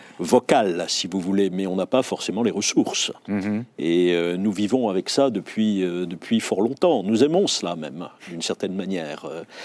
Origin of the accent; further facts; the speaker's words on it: France; nous sommes français et nous pouvons être fiers d'être français.